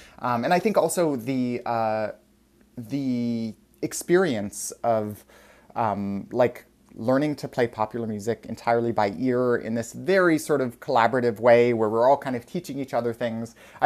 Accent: Reno, Nevada, United States; So I grew up in Nevada originally

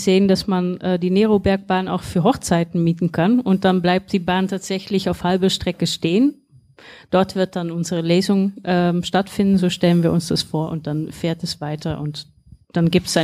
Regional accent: Eindhoven, North Brabant, Netherlands; Ich war damals 10 Jahre alt. Ich habe den Mauerfall vor dem Fernseher mitbekommen in Holland. Aber wir hatten, also in Eindhoven, wo ich aufgewachsen bin, gab es auch deutsches Fernsehen.

